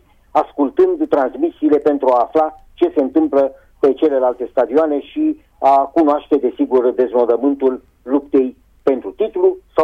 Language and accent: Romanian; Roșiorii de Vede, Teleorman, Romania; now in Alexandria, Romania; din orașul natal, din Roșiorii de Vede, sau din orașul în care locuiesc acum, Alexandria.